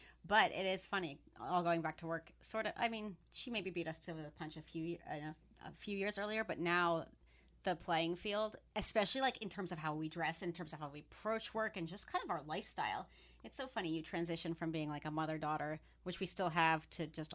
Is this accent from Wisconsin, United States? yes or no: no; New York City, New York, United States; Born and raised in Forest Hills in New York.